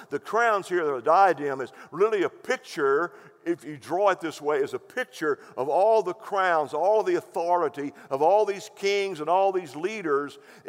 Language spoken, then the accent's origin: English; Texas, United States; but that's okay because I'm from West Texas.